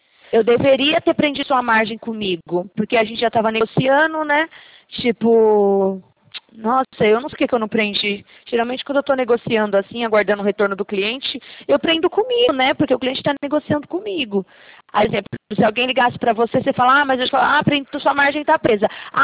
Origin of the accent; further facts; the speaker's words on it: Barueri, São Paulo, Brazil; Eu sou de São Paulo, Barueri.